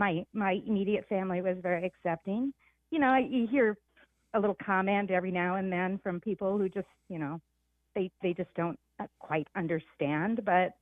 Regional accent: Lake City, Iowa, United States; I'm small town Iowan. I was born and raised in Lake City, a town of 1,800.

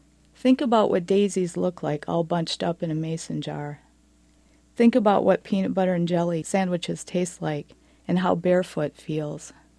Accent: Forest Lake, Minnesota, United States; I'm here from Forest Lake, Minnesota.

